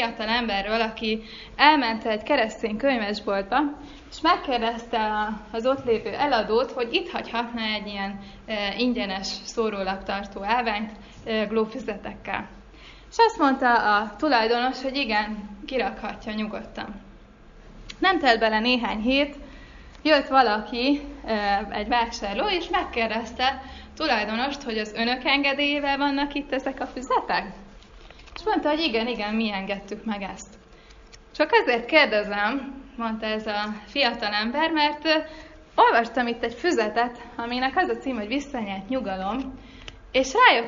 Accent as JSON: {"language": "Hungarian", "region": "Budapest", "country": "Hungary", "said": "én budapesti vagyok"}